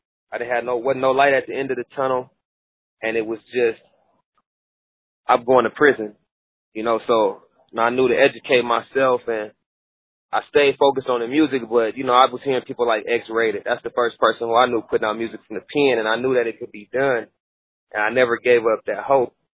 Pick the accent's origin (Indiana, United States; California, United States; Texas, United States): California, United States; San Diego; also born or lived in Oakland, California; See, man, I come from out that skyline San Diego, man. But, you know, I was born in Oakland, California. You feel me? North Oakland, West Oakland.